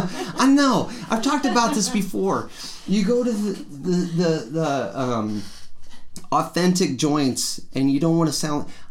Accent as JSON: {"language": "English", "town": "Grand Island", "region": "Nebraska", "country": "United States", "tie": "born or raised there", "said": "You know, Brandon and I, growing up in Grand Island, heavy Hispanic population and great, great Mexican restaurants."}